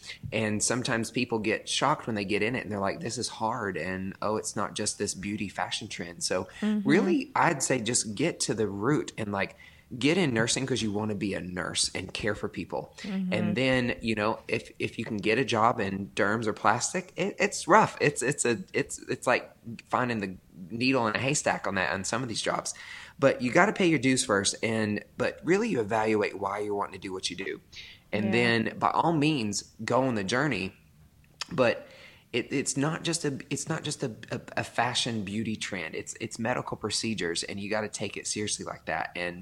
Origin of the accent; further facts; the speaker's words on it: Tennessee, United States; accent: country; now in Franklin, United States; As you can hear from my accent, don't hate on me too much. I know it's very country, but it's fine. grew up and born and raised in East Tennessee on a farm of all places. Moved to Nashville back in 2003